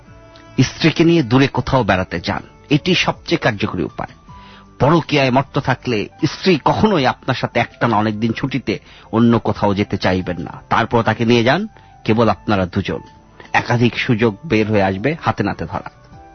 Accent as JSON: {"language": "Bangla", "town": "Mirpur", "region": "Dhaka Division", "country": "Bangladesh", "tie": "born or raised there", "said": "আমি মিরপুরের ছেলে"}